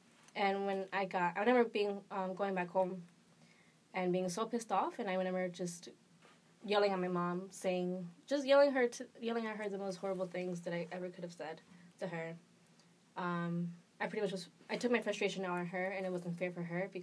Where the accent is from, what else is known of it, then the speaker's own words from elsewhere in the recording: New Haven, Connecticut, United States; I grew up in New Haven, Connecticut, where it's just super, super diverse, predominantly black and brown population.